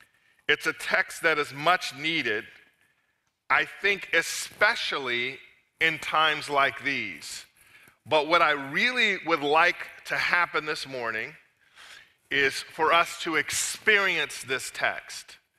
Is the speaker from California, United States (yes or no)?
yes; California, United States; As Pastor Chris mentioned, I'm from California where the weather's always the same.